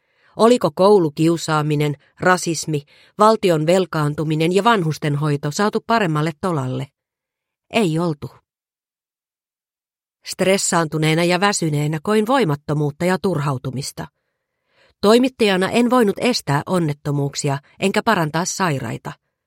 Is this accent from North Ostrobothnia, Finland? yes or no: yes; Raahe, North Ostrobothnia, Finland; also born or lived in Oulu; Ei lapsuuteni Raahessa ja Oulussa olisi muuten pärjännyt.